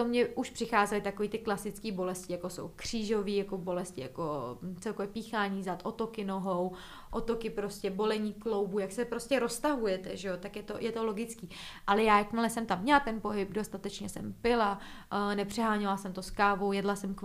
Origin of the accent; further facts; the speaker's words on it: Ústí nad Labem, Ústí nad Labem Region, Czechia; já jsem z Ústí nad Labem, což je asi hodinku od Prahy